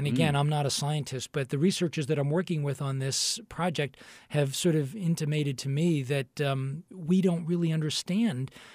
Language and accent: English; New England, United States; I grew up in New England and in sort of the Gulf of Maine, so those temperate, colder waters attract me.